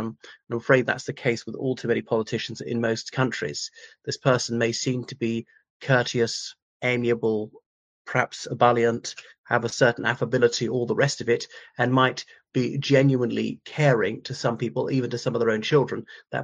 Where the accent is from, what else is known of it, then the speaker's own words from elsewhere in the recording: Ireland; from Ireland.